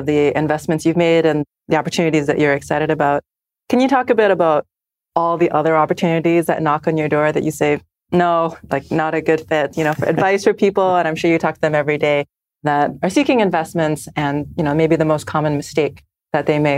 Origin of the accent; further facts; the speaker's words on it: Alberta, Canada; Wow, me too, in Alberta.